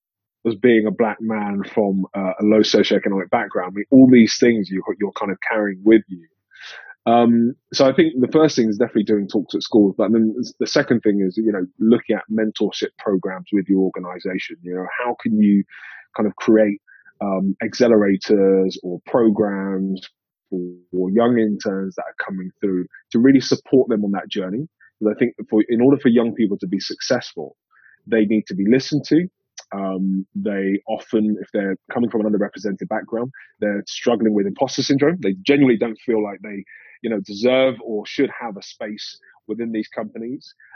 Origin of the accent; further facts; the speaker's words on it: London, United Kingdom; Growing up in London, I never saw any senior black men apart from Trevor McDonald